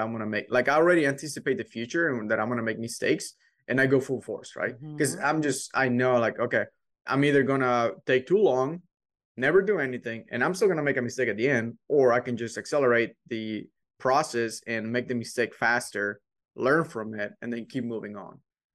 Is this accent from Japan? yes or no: no; Mexico; English is a second language; moved away; also born or lived in Ireland; Like, entrepreneurship is not really a topic spoken about a lot in growing up in Mexico. So I was an employee, right? When I was in Ireland, I was an employee.